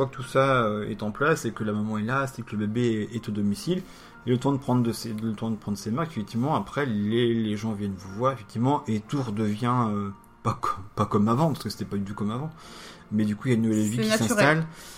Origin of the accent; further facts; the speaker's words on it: Normandy, France; moi, je suis originaire de la Manche.